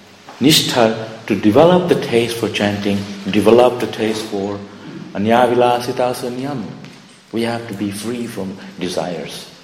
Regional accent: India; I grew up in India. I didn't have any running train in a room.

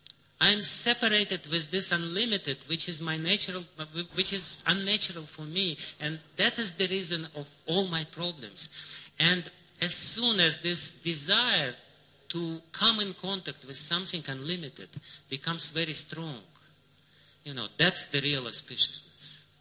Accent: Russia; I know it because I'm coming from Russia. As they say in India, from Russia. So I'm from Russia.

